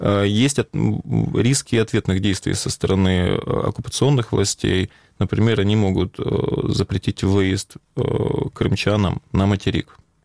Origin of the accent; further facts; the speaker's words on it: Crimea, Ukraine; я лично как гражданин Украины, как крымчанин